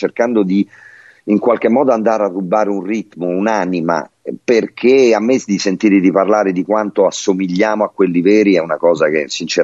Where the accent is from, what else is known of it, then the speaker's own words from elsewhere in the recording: Rome, Lazio, Italy; perché vivo a Roma e sono romano